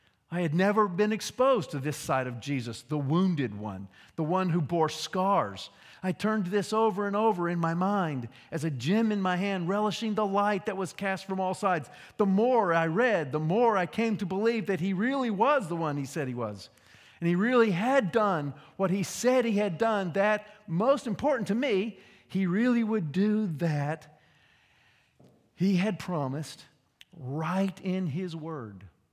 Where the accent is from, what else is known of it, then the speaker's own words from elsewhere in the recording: Vietnam; the religion I was brought up in Vietnam